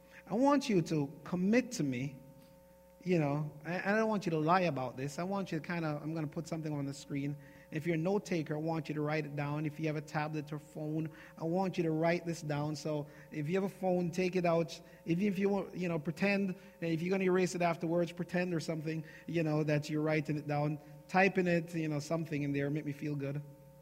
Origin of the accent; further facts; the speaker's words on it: Jamaica; I'm from Jamaica, and Jamaicans say a word like stupidest.